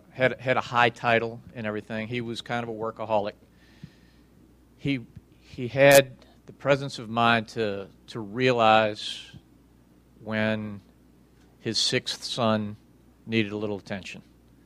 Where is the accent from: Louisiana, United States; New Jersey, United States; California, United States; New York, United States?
Louisiana, United States; New Orleans; I was born and raised in New Orleans.